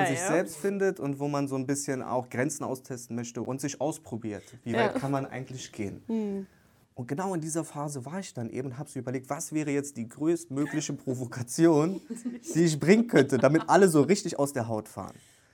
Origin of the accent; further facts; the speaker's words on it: East Germany, Germany; born there; Ich positioniere mich selbst als weiße Person. Ich bin gebürtig in der DDR geboren, meine Familie stammt aus der DDR.